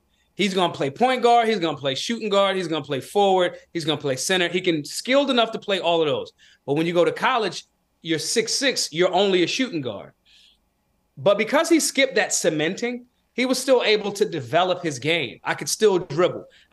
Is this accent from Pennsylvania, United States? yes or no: yes; Philadelphia, Pennsylvania, United States; Now, my life was steeped in it because I was raised in Philly.